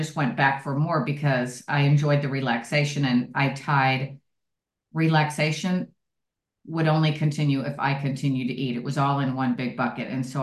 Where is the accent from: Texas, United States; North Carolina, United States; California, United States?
Texas, United States; now in Phoenix, United States; I live in Phoenix now, I'm from Texas